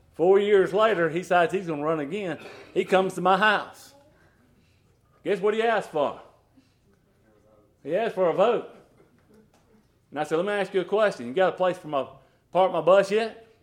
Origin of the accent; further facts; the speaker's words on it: the South, United States; By the way, I'm from the South, and if I say Coke, that is anything that's carbonated.